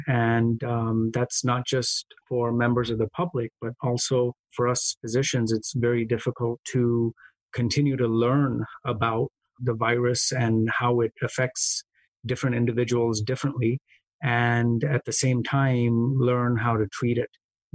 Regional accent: India; moved away as an adult; now in United States; My parents were born in India. I was born in India. I grew up there and I immigrated here

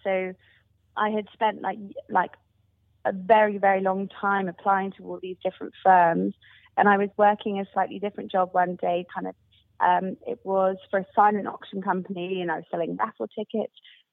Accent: Ealing, London, United Kingdom; born there; So I was born in West London in Ealing.

